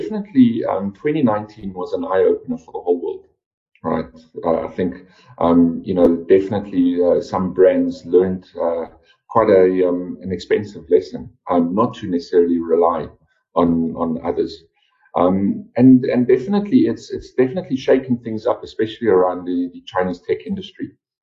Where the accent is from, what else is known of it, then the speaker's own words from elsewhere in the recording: South Africa; because, you know, as a South African myself, it's very, very important, you know, try and keep the money here, try and keep the jobs here and stuff.